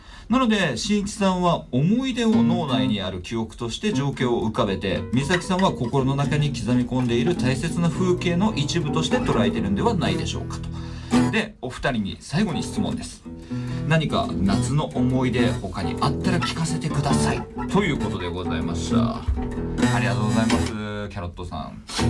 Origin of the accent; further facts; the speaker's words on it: Fukuoka, Japan; 僕の地元なんですが、福岡の大堀っていうところから、